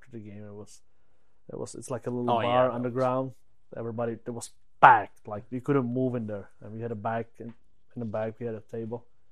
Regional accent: Czechia; English is a second language; So I come from Czech, and then last year we go to Czech.

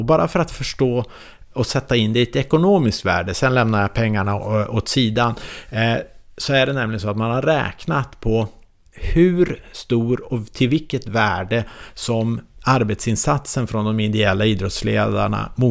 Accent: Umeå, Västerbotten County, Sweden; Jag är uppvuxen i Umeå

